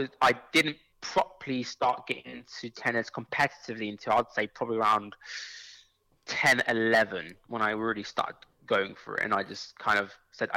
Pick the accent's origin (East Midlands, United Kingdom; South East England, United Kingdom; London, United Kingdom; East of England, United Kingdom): South East England, United Kingdom; Burnham; So born and raised in Burnham.